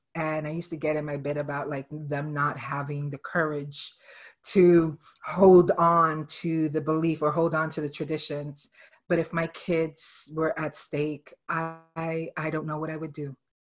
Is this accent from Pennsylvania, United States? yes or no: no; Brooklyn, New York, United States; born there; I identify as a Puerto Rican Jew, and actually a New Eurekan, because I was born in Brooklyn, and I was primarily raised in Puerto Rican culture.